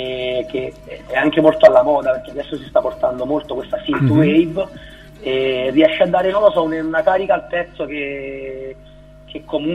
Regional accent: Naples, Campania, Italy; Abbiamo suonato un po' in giro, specialmente a Napoli, io sono di Napoli

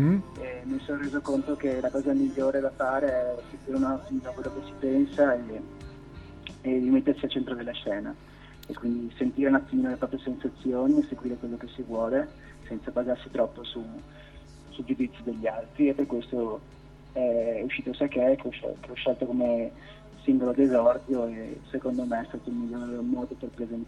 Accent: Venice, Veneto, Italy; io sono di Venezia

